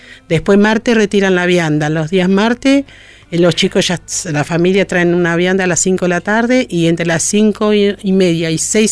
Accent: Buenos Aires, Argentina; also born or lived in Entre Ríos; Yo nací en Entre Ríos, me crié allá con mi abuela y después me trajeron a Buenos Aires y bueno, me quedé acá y crecí acá.

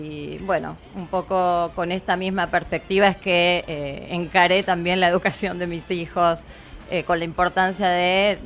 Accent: Buenos Aires, Argentina; moved away as an adult; Yo soy de Buenos Aires.

